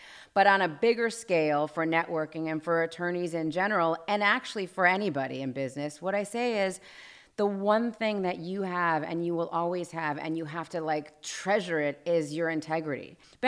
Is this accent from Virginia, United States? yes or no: no; Los Angeles, California, United States; I guess I grew up here in Los Angeles.